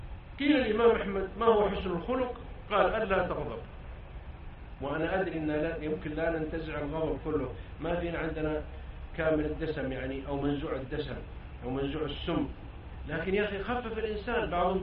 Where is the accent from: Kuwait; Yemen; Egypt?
Yemen; أراد الحج في من مدينتي في اليمن